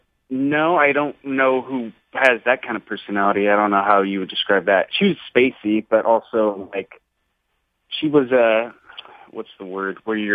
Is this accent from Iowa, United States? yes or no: no; Minnesota, United States; I'm from Minnesota.